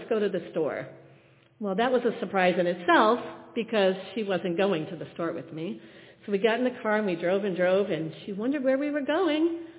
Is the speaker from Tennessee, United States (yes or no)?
no; Walton Hills, Ohio, United States; Well, I grew up in Walton Hills, and they had a lake.